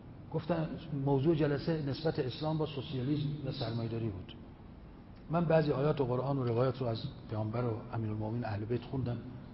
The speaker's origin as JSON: {"language": "Persian", "country": "Iran", "said": "من از ایران آمدم، ما مسلمانیم. شیعه"}